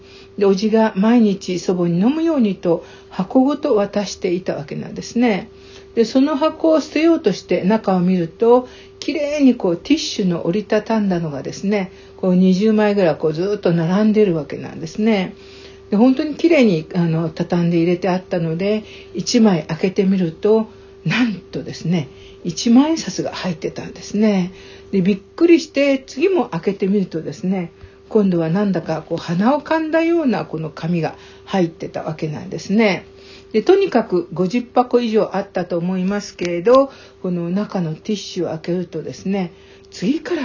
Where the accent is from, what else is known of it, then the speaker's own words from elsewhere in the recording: Seto, Aichi, Japan; moved away as an adult; now in Saitama, Japan; 私は愛知県瀬戸市出身です。